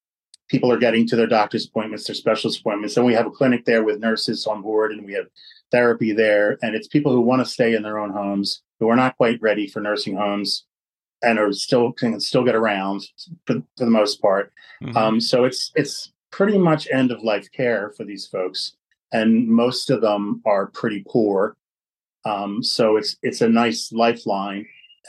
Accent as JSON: {"language": "English", "town": "Falkirk", "region": "Scotland", "country": "United Kingdom", "tie": "born or raised there", "said": "I grew up in Falkirk. We had freight train right behind our house, you know, would shake the entire house"}